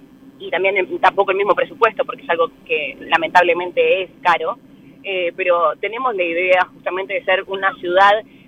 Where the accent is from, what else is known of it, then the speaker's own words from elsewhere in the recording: La Plata, Buenos Aires Province, Argentina; Soy platense, pero me gusta mucho mi ciudad porque hay muchos platenses que prácticamente no conocen su ciudad.